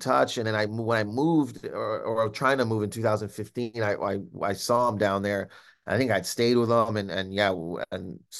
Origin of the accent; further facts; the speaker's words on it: Windsor, Ontario, Canada; I went to a college called St. Clair College in my hometown, Windsor, Canada.